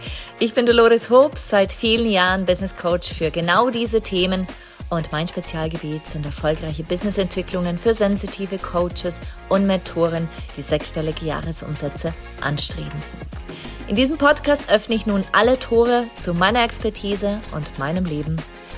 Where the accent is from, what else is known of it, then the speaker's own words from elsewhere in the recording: Liechtenstein; also born or lived in Zurich; Also ich kam aus dem Gimmi, ging dann nach Zürich, ich bin ja aus Liechtenstein ursprünglich, ging nach Zürich, habe meine 4-jährige Übersetzerausbildung gemacht und habe dann gemerkt, ich will wieder zurück nach Liechtenstein.